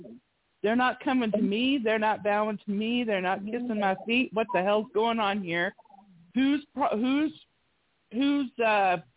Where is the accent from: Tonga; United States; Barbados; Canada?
Canada; I'm the Canadian and, I don't know.